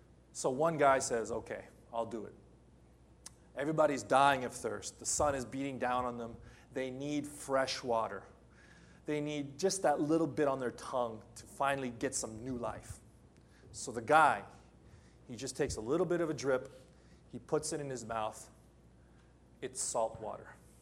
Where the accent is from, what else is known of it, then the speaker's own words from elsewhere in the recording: Los Angeles, California, United States; Now, I'm from Los Angeles. You do not drink the water from the faucet.